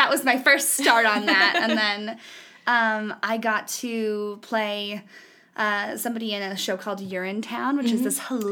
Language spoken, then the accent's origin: English; Whittier, California, United States; Yeah, so, again, I grew up in Whittier, California, a pretty big place.